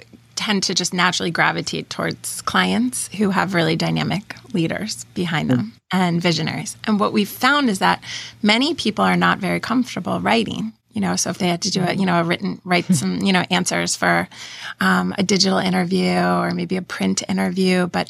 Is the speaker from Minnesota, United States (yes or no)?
no; Pennsylvania, United States; I grew up in Pennsylvania.